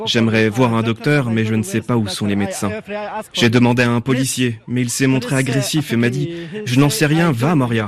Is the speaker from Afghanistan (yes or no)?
yes; Ghazni, Afghanistan; Nous venons d'Afghanistan, de la ville de Razni. Pour nous, ce n'était pas un choix, mais une obligation de partir, parce que la vie est impossible en Afghanistan.